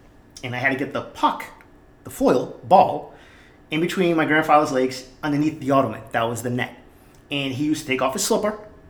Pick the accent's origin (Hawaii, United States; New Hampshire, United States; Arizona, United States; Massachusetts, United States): Massachusetts, United States; Boston; growing up in East Boston, I had a mitt, a glove, that's all my mother could afford, so I played baseball.